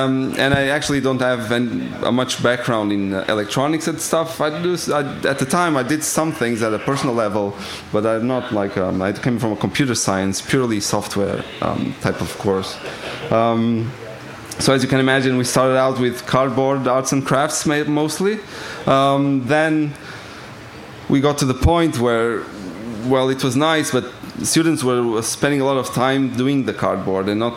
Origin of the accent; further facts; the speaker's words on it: Lisbon, Portugal; I come from Portugal, Lisbon.